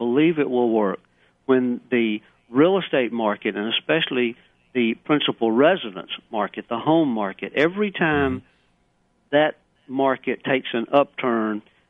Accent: Boonville, Mississippi, United States; Boonville is my hometown, correct, Prentice County.

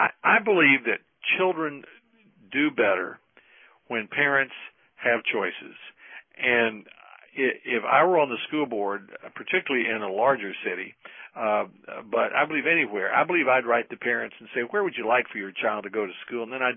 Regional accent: Maryville, Tennessee, United States; It's a special subject for me because I grew up in Maryville, Tennessee, and my mother had the only

